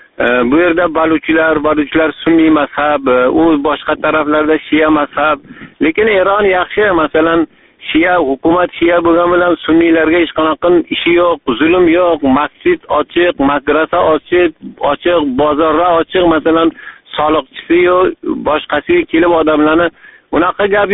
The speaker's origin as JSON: {"language": "Uzbek", "town": "Shofirkon", "region": "Bukhara Region", "country": "Uzbekistan", "tie": "born there", "moved": "as an adult", "said": "Buxoro viloyati Shofirkon tumanida 1965 yil tug'ilganman."}